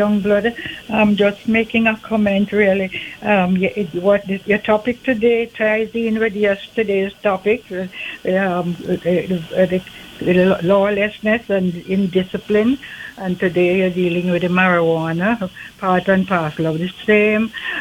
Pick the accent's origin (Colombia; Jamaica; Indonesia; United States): Jamaica; I grew up in Jamaica